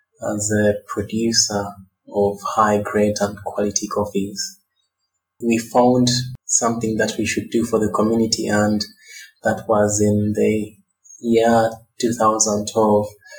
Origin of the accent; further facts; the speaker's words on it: Uganda; I'm from Uganda.